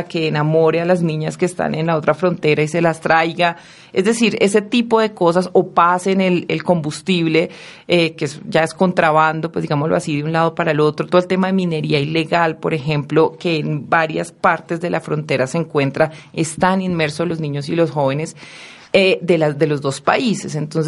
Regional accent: Cúcuta, Norte de Santander, Colombia; Yo soy de Cúcuta, precisamente de la otra parte de la frontera del país, y trabajé por mucho tiempo en el Catatumbo.

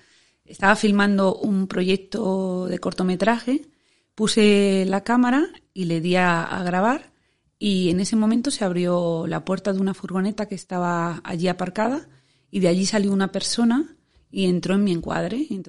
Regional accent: Madrid, Community of Madrid, Spain; Soy de Madrid, pero mi trayectoria en el mundo del cine empezó en Turín, en realidad.

